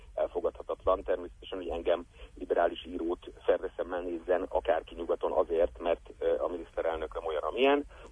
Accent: Hungary; az identitásomban az, hogy magyar vagyok, és kelet-európai

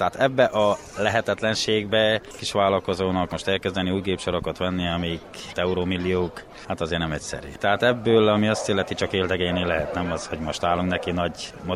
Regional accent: Firtosváralja, Harghita, Romania; Firtosvárajáról vagyok

